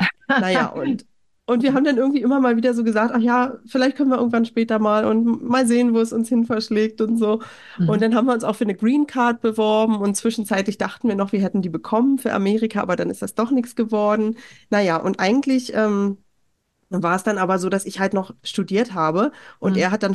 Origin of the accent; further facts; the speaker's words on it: East Germany, Germany; einer Kleinstadt aufgewachsen in Ostdeutschland. Wir sind nie oft gereist.